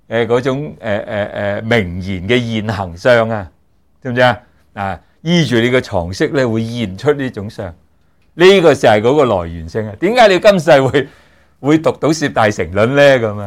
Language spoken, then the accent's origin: Cantonese; Guangdong, China